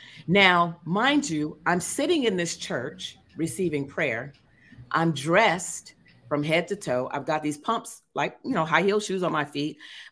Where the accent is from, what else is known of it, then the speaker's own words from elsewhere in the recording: Oakland, California, United States; Now, I'm a city slicker girl. I come from Oakland, California, the Bay Area.